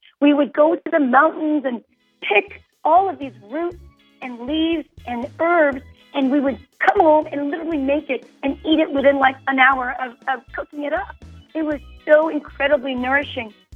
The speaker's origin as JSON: {"language": "English", "country": "South Korea", "said": "I come from Korea, and I've been on Earth over 50 years. But when I lived in Korea"}